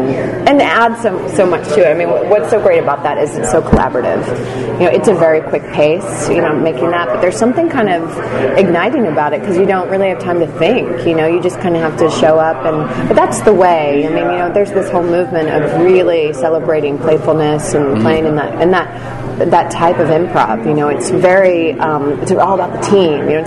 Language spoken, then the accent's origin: English; Pensacola, Florida, United States; No, I'm from Pensacola, Florida.